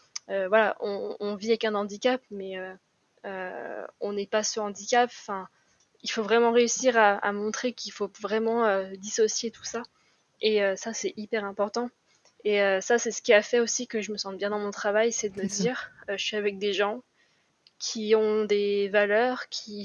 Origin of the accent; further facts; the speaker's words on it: Lyon, Auvergne-Rhône-Alpes, France; Par exemple, moi je suis de Lyon, donc on est tous amoureux de Strasbourg.